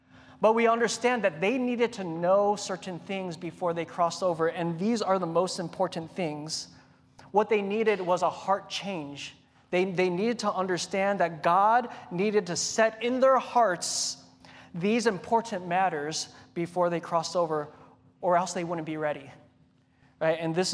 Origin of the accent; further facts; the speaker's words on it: Ewa Beach, Hawaii, United States; So growing up in Hawaii, I lived right across the street from the beach.